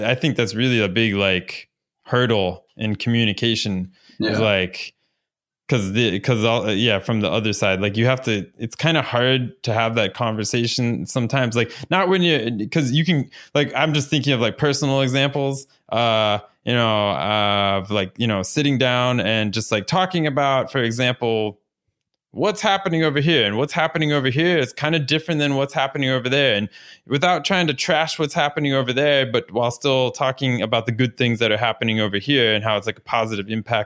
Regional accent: United States; we grew up in school in the United States learning that, like, you know, United States is all over the world

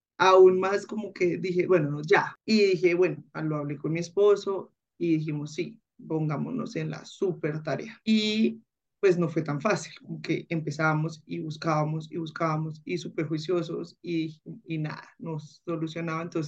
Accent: Manizales, Caldas, Colombia; soy de Manizales

